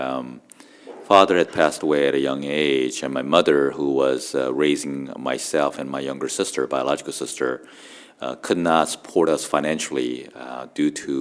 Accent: South Korea; now in United States; You have two poles essentially: your ethnic pole, being Korean, and also being American. And I went through that whole process while living here.

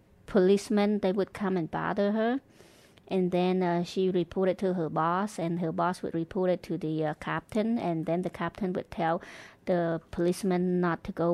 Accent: Battambang, Cambodia; also born or lived in Phnom Penh; I was born in Phnom Penh, and then we moved. I was born there, and I lived there for like a few months. And then we moved to Battambang, and we lived there a couple years.

